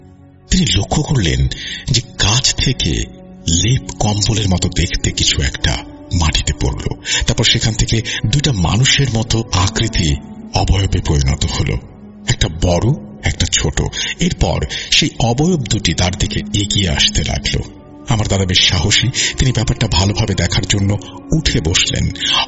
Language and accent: Bangla; Rajbari, Dhaka Division, Bangladesh; রাজবাড়ি জেলা থেকে বলছি। আমি স্নাতক প্রথম বর্ষের একজন ছাত্র। আমার বাড়ি রাজবাড়ি জেলার সদর উপজেলার কোন একটি গ্রামে।